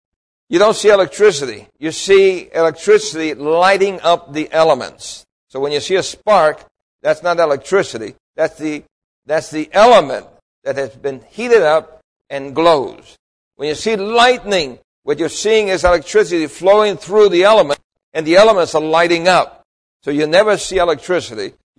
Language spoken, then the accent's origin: English; New York City, New York, United States; I grew up among Jews in New York City.